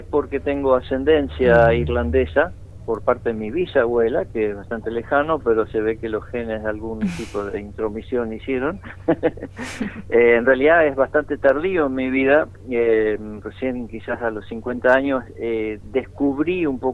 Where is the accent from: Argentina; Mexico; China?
Argentina; Lago Puelo, Chubut; Y somos del Lago Puelo